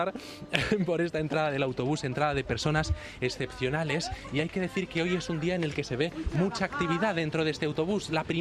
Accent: Madrid, Community of Madrid, Spain; somos los madrileños quienes tenemos que hacer este ejercicio de responsabilidad.

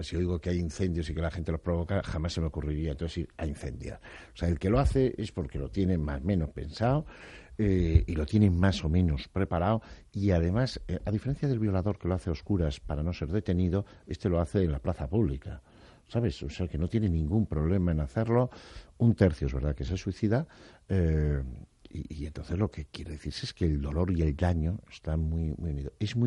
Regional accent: Navarre, Spain; No voy a entrar en un tema que ha pasado en mi tierra, en Navarra

